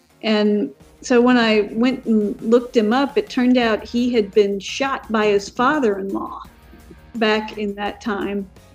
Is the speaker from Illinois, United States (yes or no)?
no; Fayetteville, Georgia, United States; now in Atlanta, United States; near where I grew up in Fayetteville, Georgia. I live in Atlanta, but Fayetteville's about an hour, about probably 30 minutes south of downtown Atlanta.